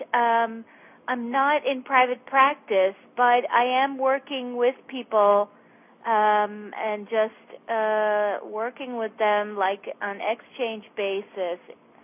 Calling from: New York, United States; I'm calling from New York.

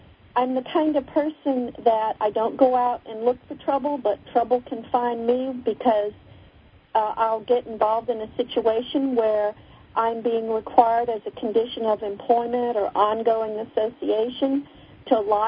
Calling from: Houston, Texas, United States

